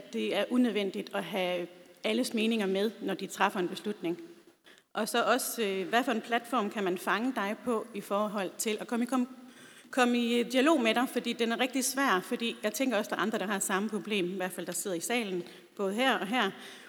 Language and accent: Danish; Vejle, Region of Southern Denmark, Denmark; og jeg er født og opvokset i Vejle.